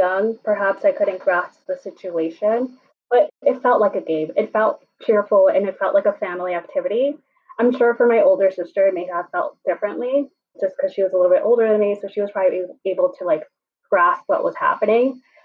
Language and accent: English; New York City, New York, United States; since I grew up here in New York City, like free lunch is free lunch for everyone